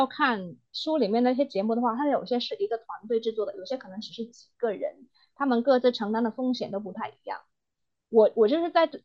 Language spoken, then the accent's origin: Chinese; Guangdong, China; 那我们广东人的话是不是也可以做出类似